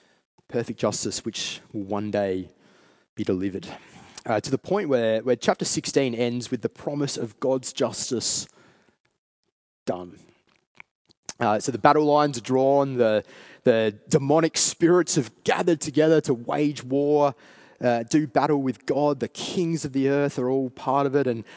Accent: Australia; I was born in Australia. I've lived my whole life here. I love this country

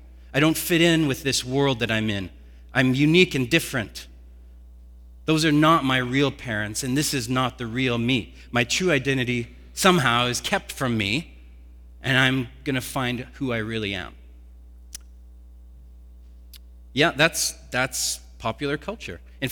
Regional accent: Canada; And of course, as a Canadian, how could you not include, right?

